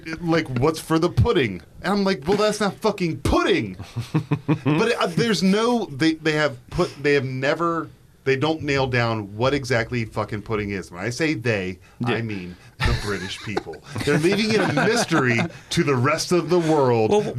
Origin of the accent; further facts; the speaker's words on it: Maryland, United States; I am from Southern Maryland. Yeah. It would take me about 70 minutes to get from my house I grew up in to your area.